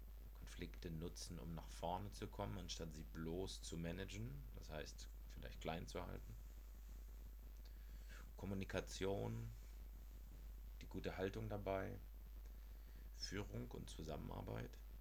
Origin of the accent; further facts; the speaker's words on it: Southern Germany, Germany; moved away as an adult; now in Hamburg, Germany; Ich stamme aus Süddeutschland, lebe seit fast 20 Jahren in Hamburg, bin jetzt 44 Jahre alt